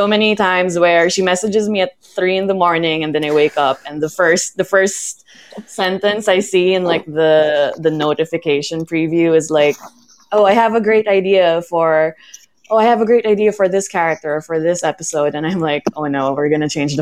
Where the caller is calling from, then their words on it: Philippines; I'm calling in from the Philippines